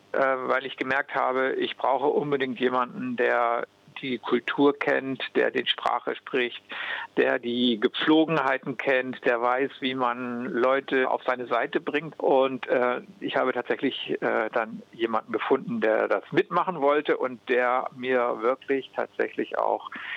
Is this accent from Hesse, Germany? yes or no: no; Lower Saxony, Germany; Ich komme aus dem Südrand der Lüneburger Heide, also Norddeutschland, östlich von Hannover.